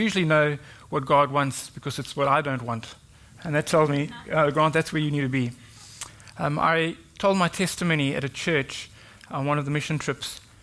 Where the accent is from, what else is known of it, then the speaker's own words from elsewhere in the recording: South Africa; I am from South Africa. I never used to have an accent until we arrived here.